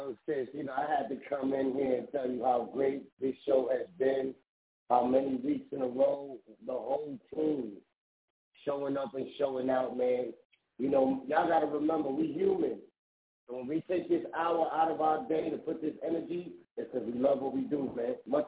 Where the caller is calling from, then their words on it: Minnesota, United States; in the building. Midwest here in Dump, Minnesota.